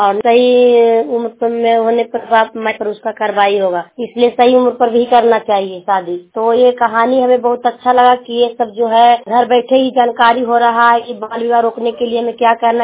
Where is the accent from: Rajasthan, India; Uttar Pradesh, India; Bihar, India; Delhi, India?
Bihar, India; Thedo; हनौत block थेड़ो गांव के रहने वाली हूँ और जिला नालंदा